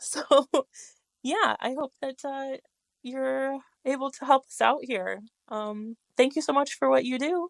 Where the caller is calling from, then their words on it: Michigan, United States; My pronouns are she, her, and I am messaging you from Michigan.